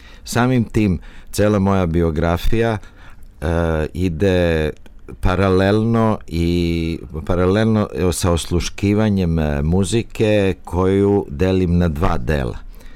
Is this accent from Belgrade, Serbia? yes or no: yes; Belgrade, Serbia; Ja sam zatekao kao mali klavir u kući u Beogradu, jer mi smo stara beogradska porodica